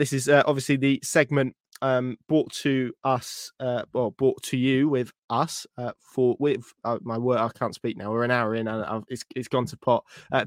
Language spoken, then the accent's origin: English; East of England, United Kingdom; I'm not a massive blueberry muffin fan, but I'm from Norfolk.